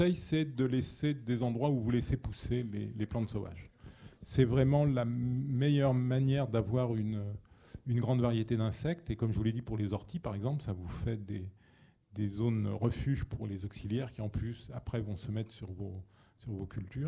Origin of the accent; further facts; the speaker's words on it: Île-de-France, France; Moi, quand j'étais gamin en Seine-et-Marne